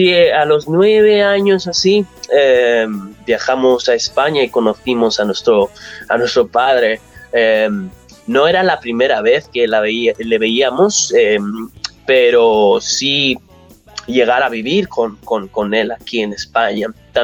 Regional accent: Accra, Greater Accra, Ghana; born there; Spanish is a second language; Nace en Ghana, yo nací en Ghana, Accra.

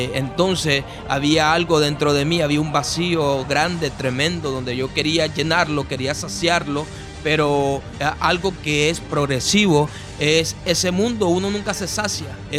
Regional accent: Tegucigalpa, Francisco Morazán, Honduras; Yo crecí en Tegucigalpa, me empecé a llevar en las calles de Tegucigalpa.

